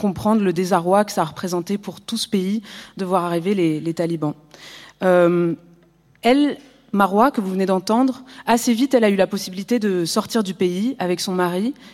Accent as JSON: {"language": "French", "country": "Belgium", "said": "la grosse belge, je suis belge"}